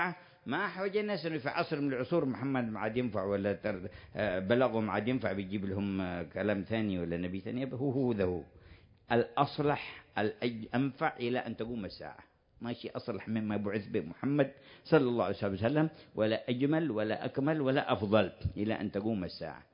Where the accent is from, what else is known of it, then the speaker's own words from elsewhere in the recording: Hadramawt, Yemen; moved away; أنا خرجت من حضرموت